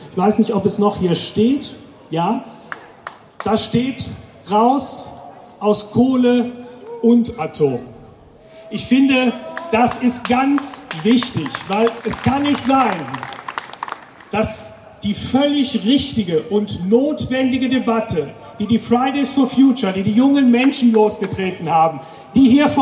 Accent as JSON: {"language": "German", "country": "Germany", "said": "gerade wenn man als Deutsche sich dazu äußert, und ich muss das immer wieder im Bundestag tun"}